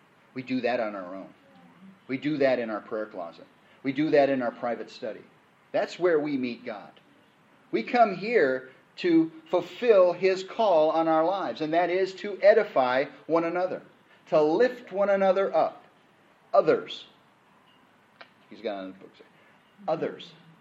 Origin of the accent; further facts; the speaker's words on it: California, United States; Yeah, you can tell I'm from Southern California, can't you?